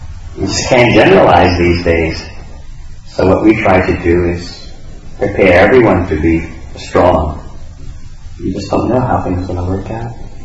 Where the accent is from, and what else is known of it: London, United Kingdom